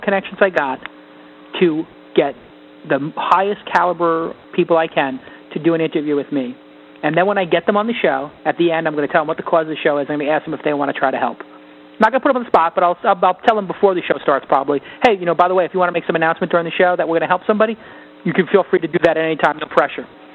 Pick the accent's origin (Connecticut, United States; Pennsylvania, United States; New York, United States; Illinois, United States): New York, United States; Brooklyn; I had a tough life growing up. I grew up in Brooklyn. It was hard.